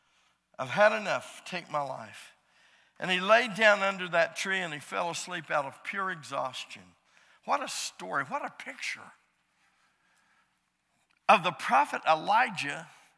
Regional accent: United States; I'm not going to stop and think about what I'm going to say because I'm an American

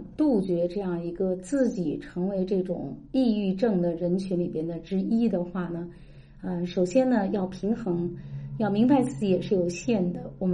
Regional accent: Beijing, China; 我是从北京来的哈

